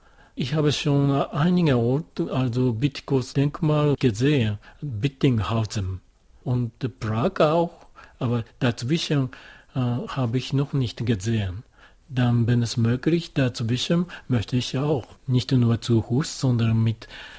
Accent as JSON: {"language": "German", "country": "Japan", "second_language": "German", "said": "ich bin Japaner, ich kann Deutsch sprechen"}